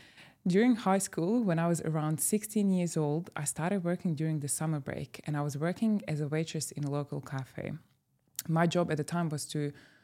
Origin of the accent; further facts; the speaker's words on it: Croatia; English is a second language; moved away as an adult; now in London, United Kingdom; And then I went back to Croatia, and I knew that I want to move out of my hometown, and I'm grateful that I have had the opportunity to move to London. So I packed my whole life in one suitcase and moved to London.